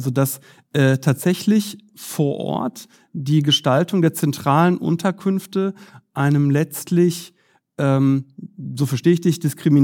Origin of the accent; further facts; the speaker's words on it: Herne, North Rhine-Westphalia, Germany; Ich komme ja aus Herne. Und Herne ist im Ruhrgebiet.